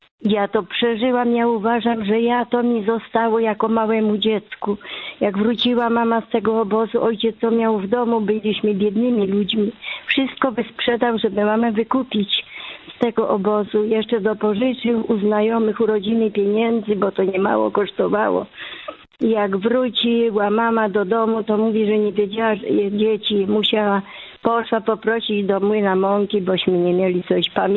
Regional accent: Lublin Voivodeship, Poland; Jestem z Lubelskiego.

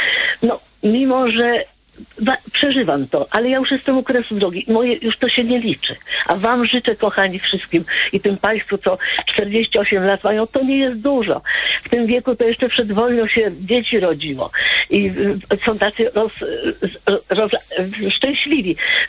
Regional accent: Warsaw, Masovian Voivodeship, Poland; born there; Ja się urodziłam w gruzach Warszawy, 7 lat po wojnie.

